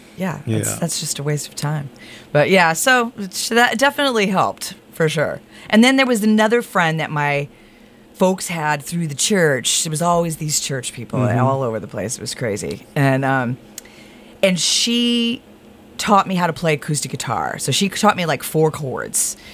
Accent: Illinois, United States; Like, I grew up on a farm in the middle of the woods. My folks didn't listen to music. But I did start listening to music at the Illinois Boots and Saddle Club

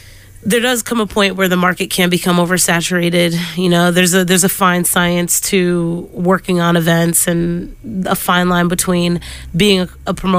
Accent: Springfield, Massachusetts, United States; also born or lived in Los Angeles; now in Boston, United States; I lived in LA for about 5 years between the ages of 21 to 26. It was amazing. I'm originally from Massachusetts. I'm from Springfield, 413.

